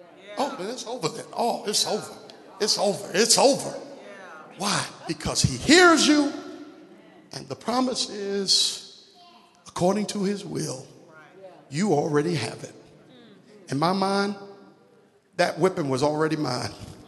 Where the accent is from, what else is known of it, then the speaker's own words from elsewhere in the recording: Brooklyn, New York, United States; I grew up in Brooklyn. Yeah, I know I'm from Brooklyn.